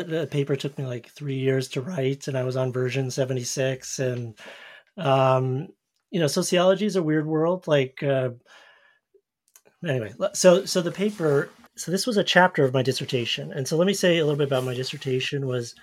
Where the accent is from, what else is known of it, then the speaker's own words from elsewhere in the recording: New Jersey, United States; to find good soccer growing up in New Jersey, as I mentioned, Kirk and like the Ironbound, you go to immigrant areas to like, to play.